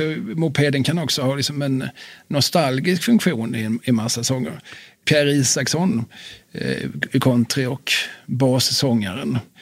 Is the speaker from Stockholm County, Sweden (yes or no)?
no; Skåne, Sweden; Sen apropå Skåne och mina hemtrakter